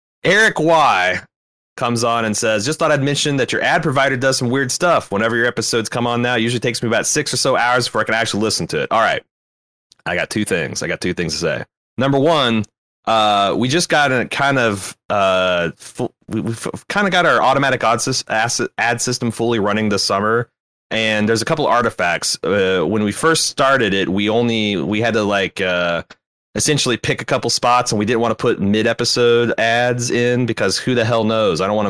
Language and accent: English; United Kingdom; As a British man myself, it borders on a war crime.